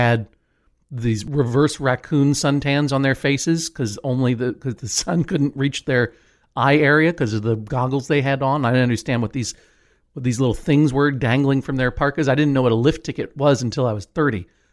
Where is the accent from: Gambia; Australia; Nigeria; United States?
United States; New England; You know, growing up in New England, some of my classmates would spend their February breaks up in the mountains